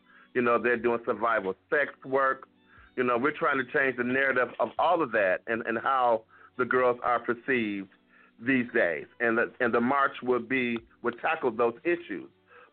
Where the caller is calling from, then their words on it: Atlanta, Georgia, United States; I'm calling from Atlanta, Georgia.